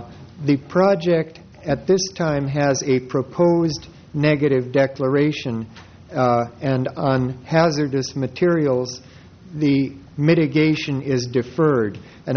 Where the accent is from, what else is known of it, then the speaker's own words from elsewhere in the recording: Atascadero, California, United States; I'm not from Los Osos. I'm from Atascadero.